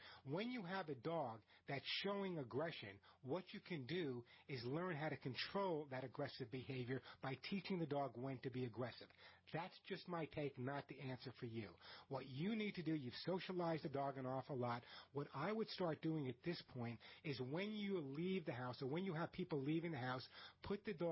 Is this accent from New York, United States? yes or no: yes; Long Island, New York, United States; even though I grew up on Long Island, really near the beach